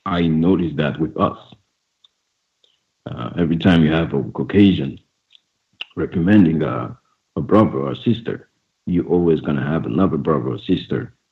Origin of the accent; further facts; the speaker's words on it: Senegal; now in Ireland; I'm from. Originally from Senegal, but I've been living here for 6 years.